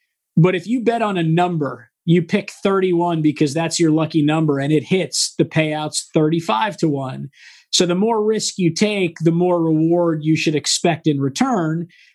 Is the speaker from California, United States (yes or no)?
yes; San Diego, California, United States; born and raised in San Diego, went to college in Washington, D.C., wanting to be president of the United States.